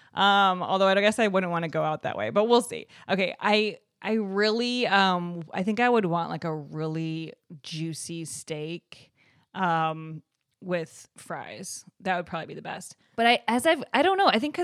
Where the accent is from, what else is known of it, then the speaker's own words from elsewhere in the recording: Evanston, Illinois, United States; Evanston, Illinois, right outside of Chicago.